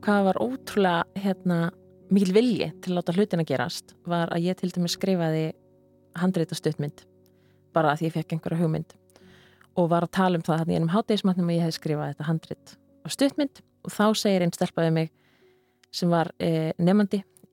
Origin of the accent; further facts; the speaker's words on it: Akureyri, Northeastern Region, Iceland; þó ég ólst upp á Akureyri, þannig að það var nú oft alveg mikil vetur þar.